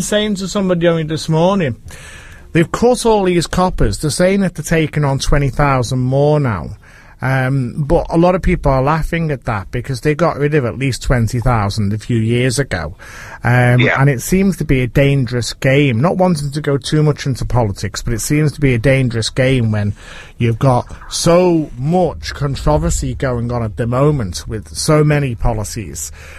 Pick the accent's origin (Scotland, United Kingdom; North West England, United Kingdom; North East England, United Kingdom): North West England, United Kingdom; Liverpool; as a Scouser, being raised as a teen in the 80s in Toxteth, or very near Toxteth, we were all terrified of those Black Mariahs.